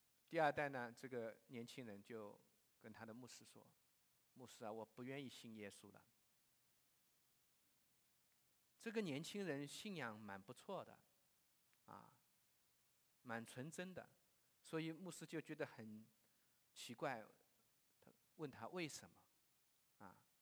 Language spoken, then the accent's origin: Chinese; Ningbo, Zhejiang, China; 最近我听到这个我的故乡啊宁波发生了一个事情啊